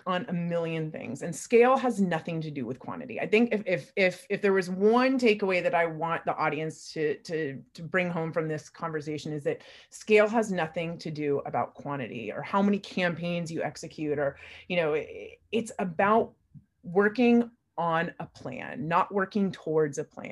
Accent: San Rafael, California, United States; Bay Area born and raised. I grew up in San Rafael. I went to high school in San Francisco, St. Ignatius, Wildcats, class of 2000

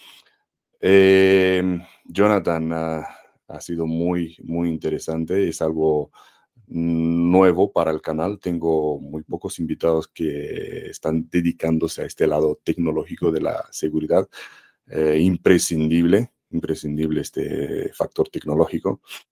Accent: Romania; Spanish is a second language; En la educación en Rumanía, de donde vengo

